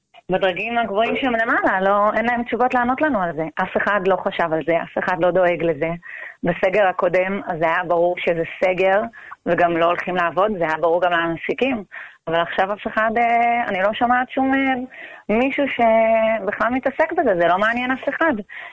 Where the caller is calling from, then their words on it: Bnei Brak, Tel Aviv District, Israel; אצלנו בבני ברק, מערכת החינוך מושבתת